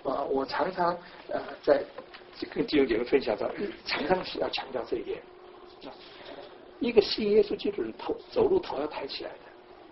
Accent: Shanghai, China; 所以我是上海人，这个上海人这个叫爸爸是叫阿爸的

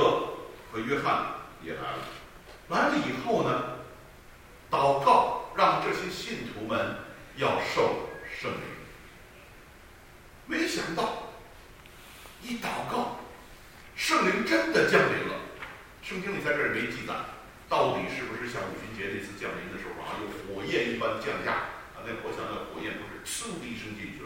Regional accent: China; 我们中国人有一句话叫做什么？ 有钱能使鬼推磨。

